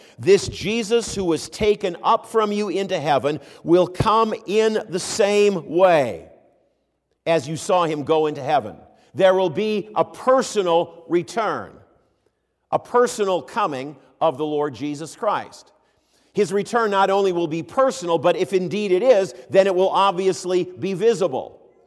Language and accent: English; Minneapolis, Minnesota, United States; When I was growing up in South Minneapolis, I and all the kids in the neighborhood played outside all the time.